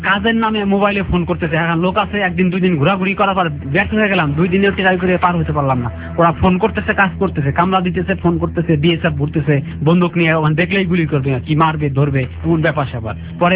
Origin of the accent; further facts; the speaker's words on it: Bangladesh; কিন্তু আমি বাংলাদেশি বলে না, আমি ইন্ডিয়ান লোক হিসাবে সাত মাস রইলাম।